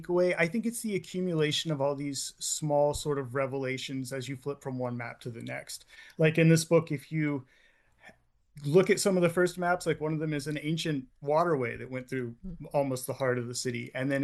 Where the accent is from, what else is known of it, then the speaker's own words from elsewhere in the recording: Hamilton, Ohio, United States; I grew up in Hamilton, which is right up the road, right up 75, and my mom worked in downtown Cincinnati.